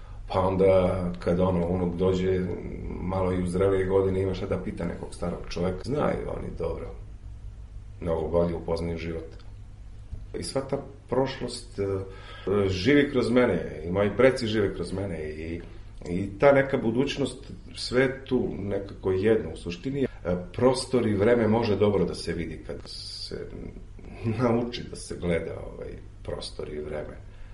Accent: Samarinovac, Toplica District, Serbia; also born or lived in Prokuplje; Rođen sam u Prokuplju, do svoje 9. godine sam živeo u Dobričkoj Ravnici, to je Toplica. To vam je u selu Samarinovac.

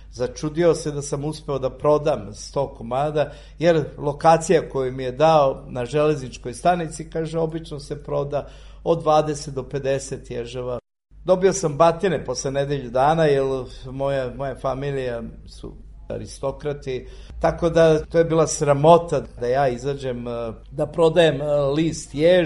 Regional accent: Serbia; Ja kažem, ja sam Srbin.

